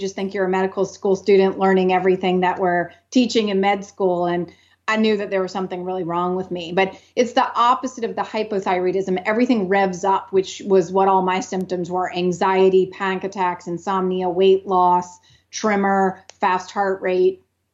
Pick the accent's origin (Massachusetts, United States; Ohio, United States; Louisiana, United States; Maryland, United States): Louisiana, United States; New Orleans; I grew up in New Orleans, old, you know, your old houses, all kinds of stuff.